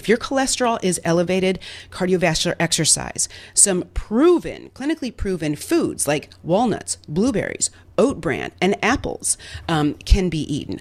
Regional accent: Midwest, United States; Yep, I grew up in the Midwest

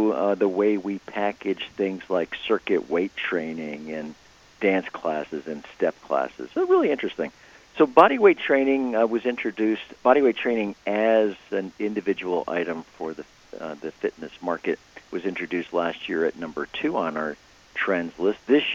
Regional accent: Georgia, United States; my home state, Georgia, is one of them

